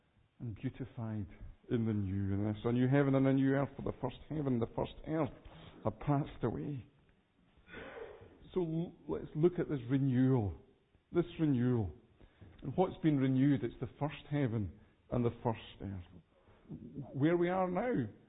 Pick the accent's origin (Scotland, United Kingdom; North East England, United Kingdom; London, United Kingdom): Scotland, United Kingdom; Edinburgh; certainly when I was growing up in Edinburgh